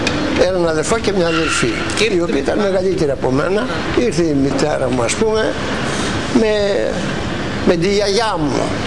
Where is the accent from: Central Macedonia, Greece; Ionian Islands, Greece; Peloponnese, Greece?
Central Macedonia, Greece; Alistrati; born there; also born or lived in Kilkis; Γεννήθηκα στην Αλληστράτη, στην Προσφυλιά, το 13 όταν φεύγουμε από εδώ πέρα, στην Αλληστράτη. Και μείναμε στο Κυλκίσι 7 χρόνια. Και μετά ήρθαμε εδώ το 19.